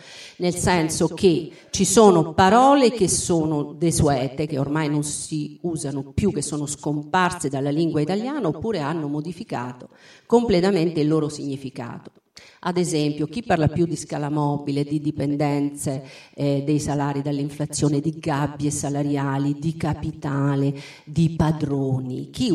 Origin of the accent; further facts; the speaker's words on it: Abruzzo, Italy; perché alla Sevel di Val di Sangro in Abruzzo, dove appunto c'è anche il mio paese